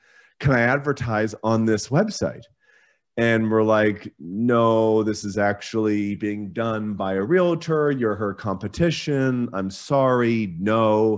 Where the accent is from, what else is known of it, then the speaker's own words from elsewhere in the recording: Vancouver, British Columbia, Canada; now in Toronto, Canada; And then I'm from Vancouver.